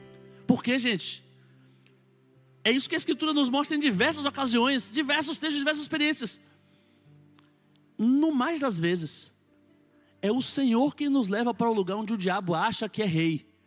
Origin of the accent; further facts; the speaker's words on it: Vista Alegre, Brazil; born there; às vezes eu tenho um sangue de europeu, mas eu nasci em Vista Alegre.